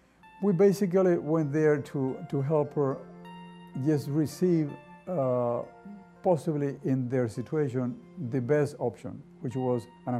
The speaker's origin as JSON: {"language": "English", "country": "Nicaragua", "said": "because she was a missionary in Nicaragua, in my home country."}